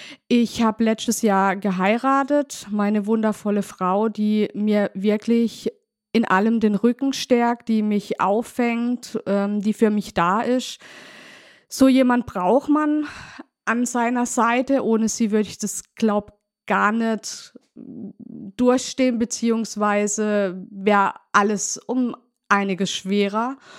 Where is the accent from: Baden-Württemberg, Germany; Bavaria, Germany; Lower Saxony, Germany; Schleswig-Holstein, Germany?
Baden-Württemberg, Germany; Neuenburg am Rhein; Ich komme aus Neuenburg, aus dem schönen Markgräflerland und bin 40 Jahre alt.